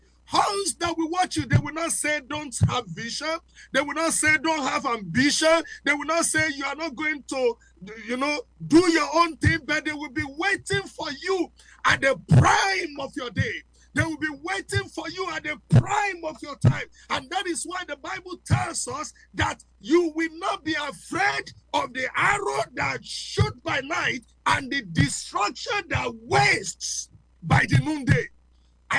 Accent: Nigeria; first language Yoruba; English is a second language; Now, I come from Africa, and as an African, you know, sometimes I look at the word Africa. I'm a Yoruba man. And in my language, if you take the word Africa literally, it can mean aforikorika.

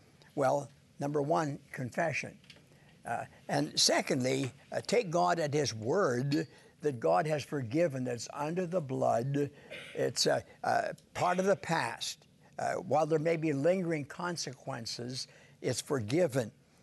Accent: Saskatchewan, Canada; moved away as an adult; I happen to have lived in Saskatchewan as a youngster for first 18 years of my life. My hometown holds shares the record for the hottest temperature, 113 degrees.

